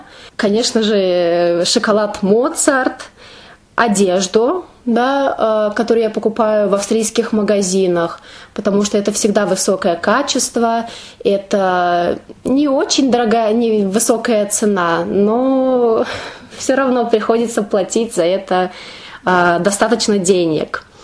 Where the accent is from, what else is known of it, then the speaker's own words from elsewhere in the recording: Moscow, Russia; я из Москвы.